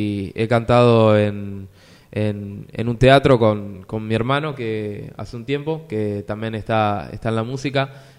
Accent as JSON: {"language": "Spanish", "region": "Buenos Aires", "country": "Argentina", "moved": "yes", "said": "Yo soy de Buenos Aires, sí, de Buenos Aires."}